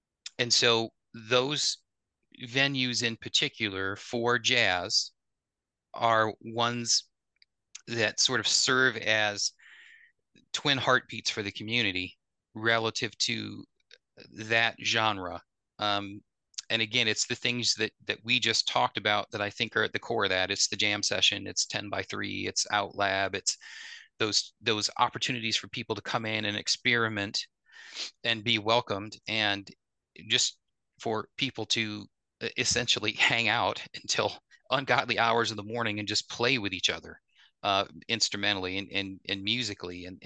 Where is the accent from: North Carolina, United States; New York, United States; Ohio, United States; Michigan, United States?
Michigan, United States; Detroit; I grew up in Detroit, around Detroit, with WJZZ.